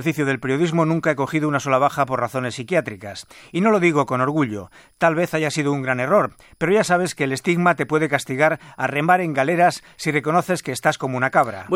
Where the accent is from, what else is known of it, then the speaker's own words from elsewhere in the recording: Madrid, Community of Madrid, Spain; born there; Soy vasco al 17%, aunque nací en Madrid.